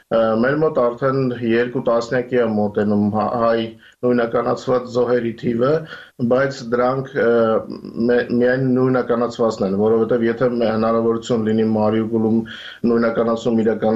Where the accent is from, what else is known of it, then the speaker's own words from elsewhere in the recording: Ukraine; մենք Ուկրաինայից ենք, ազատ մարդկանց երկրից։